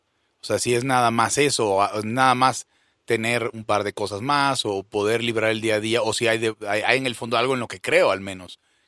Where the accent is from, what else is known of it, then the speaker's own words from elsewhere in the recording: Venezuela; moved away as an adult; now in Mexico; yo vivo en México, pero nací en Venezuela y viví ahí buena parte de mi vida.